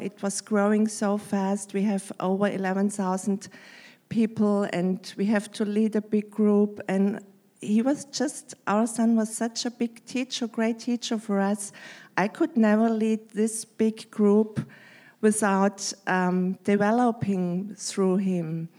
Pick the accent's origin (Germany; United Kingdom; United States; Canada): Germany; English is a second language; also born or lived in Switzerland; I'm from Germany, so my English is not the best.